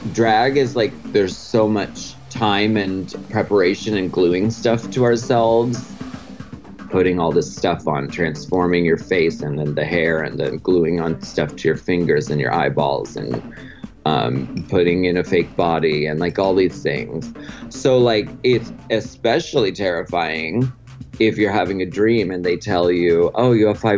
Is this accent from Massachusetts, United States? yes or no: no; Erie, Pennsylvania, United States; it was really cold out. I'm from Erie, Pennsylvania.